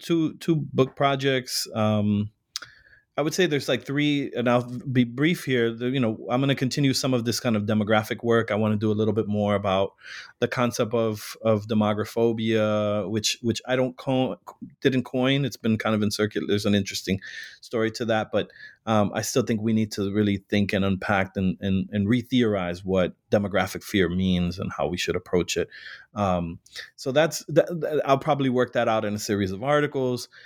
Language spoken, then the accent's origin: English; Chicago, Illinois, United States; I was born and raised in Chicago and worked many years prior to grad school in the Puerto Rican community.